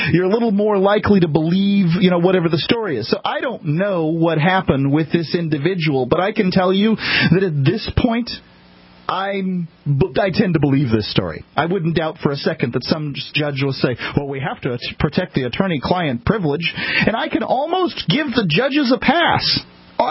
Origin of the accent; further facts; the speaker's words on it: United States; say that the United States system of judicial jurisprudence is the very best on the planet because I'm American, right?